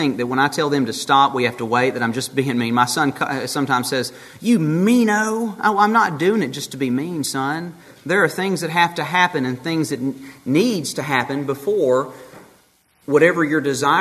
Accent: United States; Personally, when I'm an American.

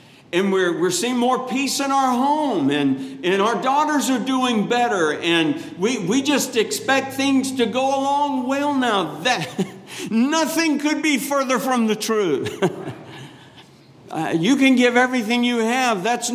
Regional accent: Florida, United States; I grew up in Florida and was out in the ocean a lot, many times.

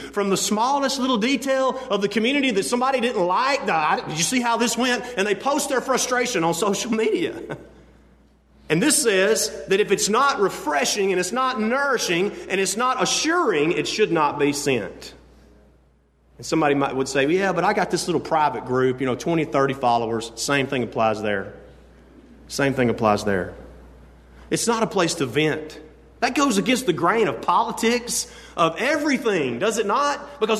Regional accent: Southern United States, United States; my dictation doesn't understand what I'm saying because I'm from the South.

